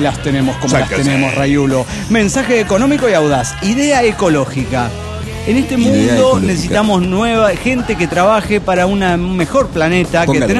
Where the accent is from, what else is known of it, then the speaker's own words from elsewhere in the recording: El Tigre, Anzoátegui, Venezuela; Soy del Tigre, estado Anzoátegui, Venezuela. Y les vengo yendo desde las elecciones aquí en Venezuela.